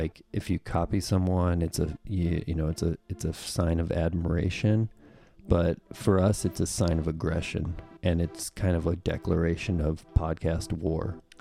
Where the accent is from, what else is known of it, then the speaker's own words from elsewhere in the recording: Rapid City, South Dakota, United States; You know that I grew up in Rapid City. I grew up right, you know, 20 minutes from Mount Rushmore.